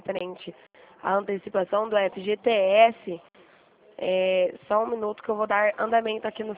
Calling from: Dracena, São Paulo, Brazil; eu sou aqui do estado de São Paulo, cidade de Dracena, né? Perto de Presidente Prudente

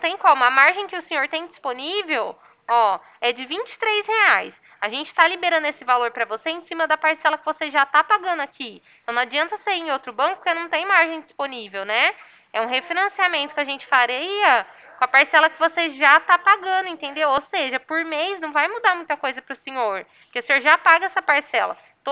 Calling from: Ribeirão Preto, São Paulo, Brazil; Aqui de Ribeirão Preto, eu sou

